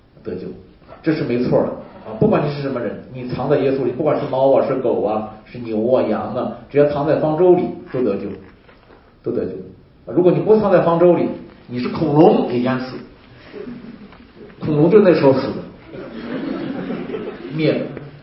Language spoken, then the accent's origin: Chinese; China; now in United States; 你们知道我在中国大陆长大的，我们都是讲人事，人与人的这个关系学吧